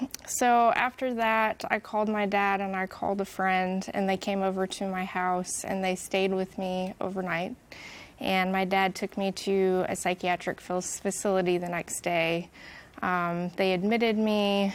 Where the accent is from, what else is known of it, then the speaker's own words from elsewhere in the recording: Pennsylvania, United States; born there; also born or lived in Indiana / Washington; now in Texas, United States; I grew up in a Christian home, and so I grew up and I was born in Pennsylvania, moved to Indiana, moved to Washington State, to Texas.